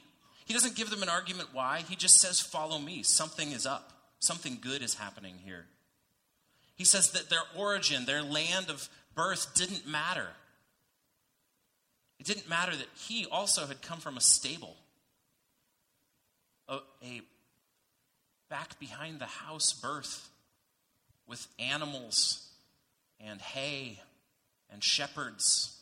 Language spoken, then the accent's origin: English; Edmonds, Washington, United States; For me, growing up, as I said, I was from Edmonds, down south. It was the kids from Linwood. We were in this nice kind of suburb overlooking the beautiful Puget Sound